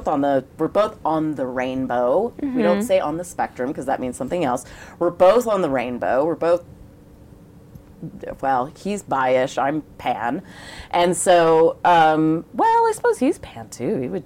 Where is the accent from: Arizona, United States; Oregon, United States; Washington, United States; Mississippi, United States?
Oregon, United States; Portland; So I'm from Portland and do you know where Nike is headquartered?